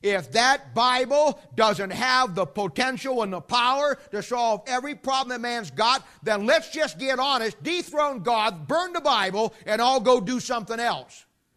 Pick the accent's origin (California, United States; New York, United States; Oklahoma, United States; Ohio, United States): Ohio, United States; I mean, I'm from Ohio, you know? I thought, man, I'm out west.